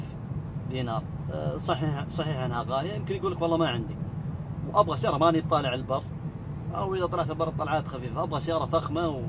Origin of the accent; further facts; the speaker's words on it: Saudi Arabia; مع أني ما أذكر في أحد عندنا في السعودية، ما عندنا السحب والقطر والأمور هذه